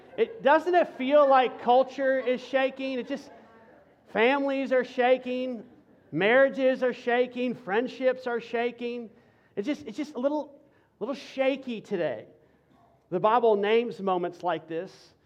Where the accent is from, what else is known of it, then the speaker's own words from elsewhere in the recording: Texas, United States; I found out as a Texan one important thing